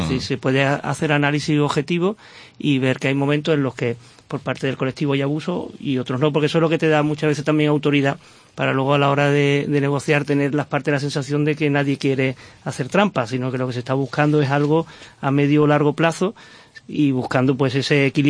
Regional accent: Málaga, Andalusia, Spain; los usuarios de las terrazas somos los malagueños principalmente

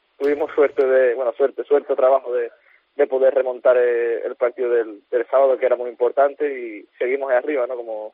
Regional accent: Andalusia, Spain; Sí, bueno, la verdad que para mí es un orgullo, ¿no?, ir a Andalucía, mi tierra.

